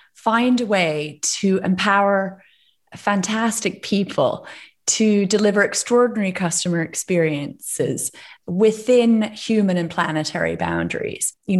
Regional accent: Canada; when I was a kid growing up in Canada in the 80s

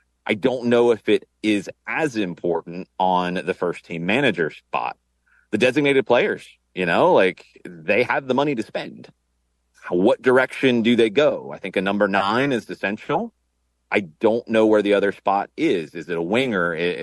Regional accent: Atlanta, Georgia, United States; I'm obviously going to be biased because this is my hometown and I've been in soccer in Atlanta.

